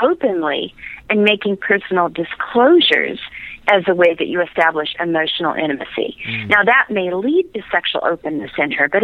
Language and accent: English; Seattle, Washington, United States; I grew up in Seattle.